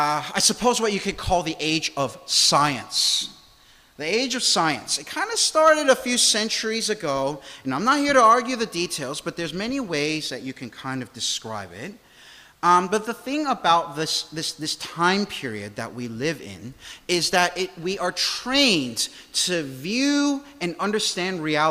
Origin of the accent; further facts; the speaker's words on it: United States; Growing up in the States, there used to be a joke